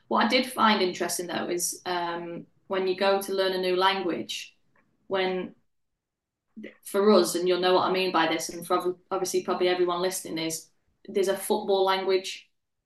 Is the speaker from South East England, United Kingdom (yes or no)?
no; Yorkshire and the Humber, United Kingdom; obviously being a Yorkshire girl as well, like the accent's